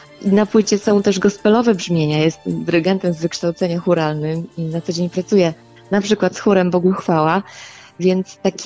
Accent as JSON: {"language": "Polish", "region": "Pomeranian Voivodeship", "country": "Poland", "tie": "born or raised there", "said": "pochodzę z domu, gdzie język kaszubski był zawsze obecny. Mamusia i tatuś rozmawiali ze sobą tylko po kaszubsku."}